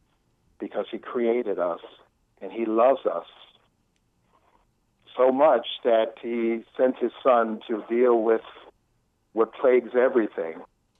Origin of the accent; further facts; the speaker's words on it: New York, United States; especially growing up in New York when I used to play on cement all the time.